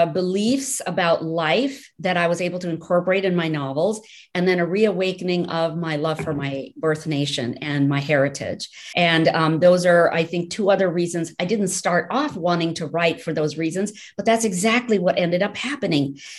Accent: Rajasthan, India; as a child growing up in India, in Rajasthan, vacationing with my family up in Shimla in the cooler climates.

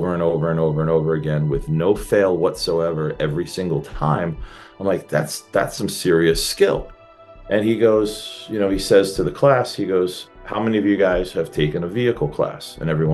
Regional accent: Pennsylvania, United States; born there; So I was born in Western Pennsylvania, outside of Pittsburgh.

